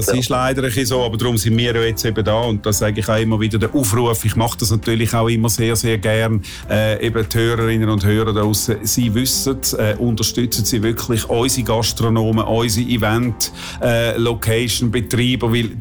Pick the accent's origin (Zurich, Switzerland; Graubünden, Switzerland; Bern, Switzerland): Zurich, Switzerland; accent: Zurich dialect; ich nehme natürlich meinen super Dialekt, oder? Mit dem Zürcher Dialekt.